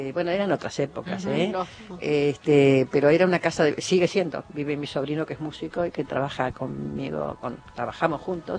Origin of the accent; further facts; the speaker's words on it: Villa Ballester, Buenos Aires Province, Argentina; que somos de Villa Ballester, yo siempre hablo de Villa Ballester. Y bueno, ¿dónde vivías vos? Y digo, no, vivo, porque sigo yendo, Vicente López y Chapechú, ahí en la esquina.